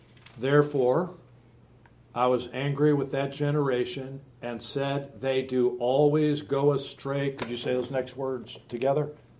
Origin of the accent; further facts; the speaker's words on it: United States; I am praying for America. I'm American through and through, and I'm a Republican through and through, and I'm conservative through and through.